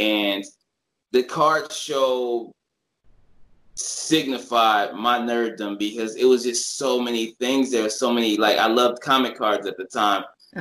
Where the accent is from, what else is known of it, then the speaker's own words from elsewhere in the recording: Los Angeles, California, United States; I grew up in L.A. Like, you know what I mean? I'm from Cali. Like, you know what I mean? So, you know, I grew up in L.A. until I was like, you know, 16 and everything like that. Moved to the Inland Empire.